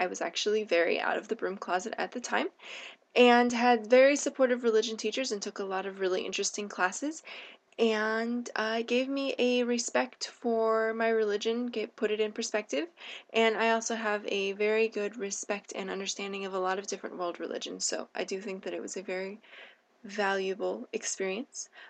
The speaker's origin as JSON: {"language": "English", "region": "Pacific Northwest", "country": "United States", "said": "First of all, I am from the Pacific Northwest."}